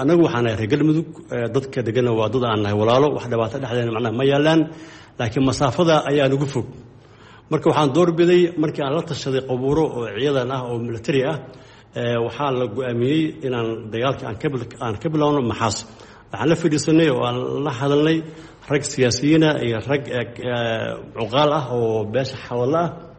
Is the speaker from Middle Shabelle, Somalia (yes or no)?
no; Beledweyne, Hiran, Somalia; born there; aniga waxaan ka soo jeedaa shaksiyan oo aan ku dhashay dadkaygan ay degan yihiin baledweyne hiiraan baledweyne